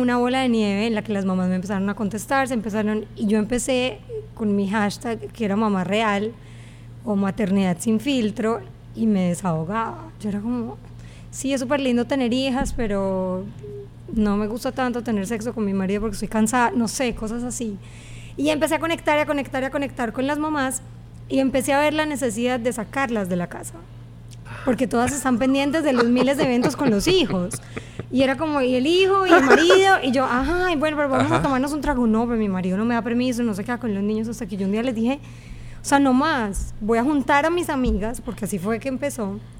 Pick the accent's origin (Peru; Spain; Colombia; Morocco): Colombia; yo soy colombiana